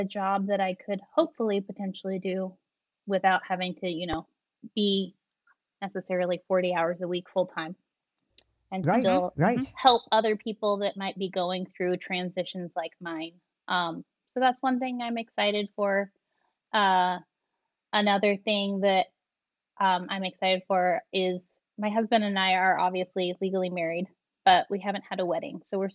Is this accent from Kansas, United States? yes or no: yes; Kansas, United States; I'm from Kansas.